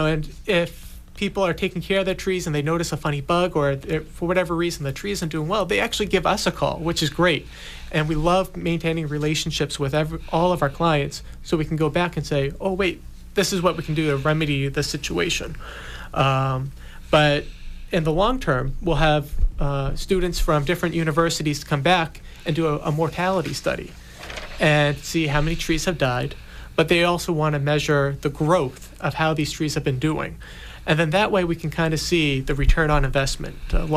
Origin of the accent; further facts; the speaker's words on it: Hanson, Massachusetts, United States; growing up in Hanson, my mother was always afraid of Brockton